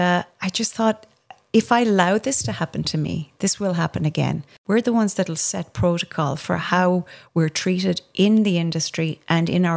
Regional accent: Ireland; I'm a conductor and I'm Irish. Of course I have terrible poker face. We speak with our faces, you know

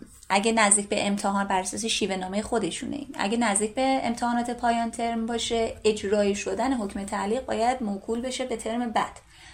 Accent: Gilan, Iran; حتی من شمالی هستم، گیلانی هستم

